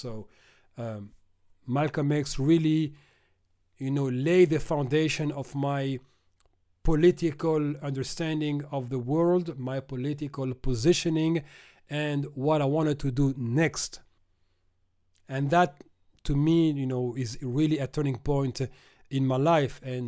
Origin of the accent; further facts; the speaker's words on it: Paris, Île-de-France, France; And for kids like me growing up in Paris's banlieue, we always had stories about someone getting killed.